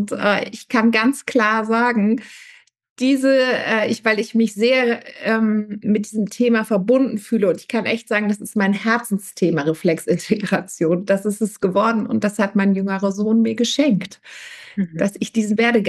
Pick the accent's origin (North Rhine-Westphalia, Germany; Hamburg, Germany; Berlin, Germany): Hamburg, Germany; ich komme wirklich aus dem hohen Norden. Ich komme nämlich aus Hamburg.